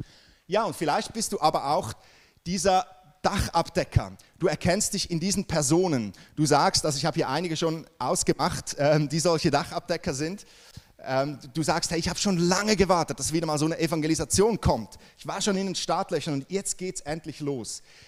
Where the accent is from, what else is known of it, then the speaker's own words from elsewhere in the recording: Switzerland; bei uns in der Schweiz, wenn etwas Neues kommt, meistens geben wir dem mal so 20% unserer Gunst.